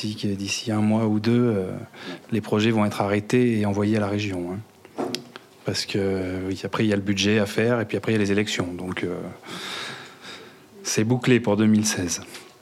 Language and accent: French; Rémusat, Auvergne-Rhône-Alpes, France; Oui, alors moi je viens de Rémusat du coup, pas de Nyons.